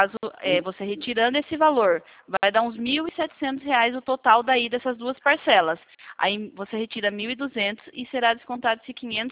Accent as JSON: {"language": "Portuguese", "town": "Sorocaba", "region": "São Paulo", "country": "Brazil", "said": "Eu sou de Sorocaba."}